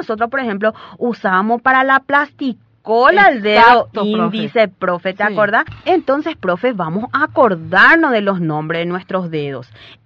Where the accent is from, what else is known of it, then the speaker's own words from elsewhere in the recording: Paraguay; nosotros somos paraguayos y paraguayas